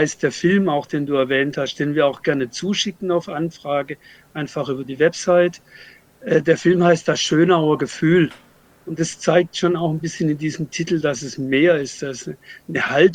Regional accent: Freiburg, Baden-Württemberg, Germany; ich komme aus Freiburg

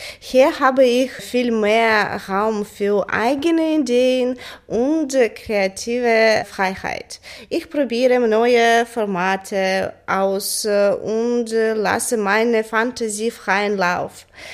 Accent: Ukraine; German is a second language; now in Germany; Nachdenken über Krieg und mein Heimatland und meine Eltern, die in der Ukraine jetzt leben

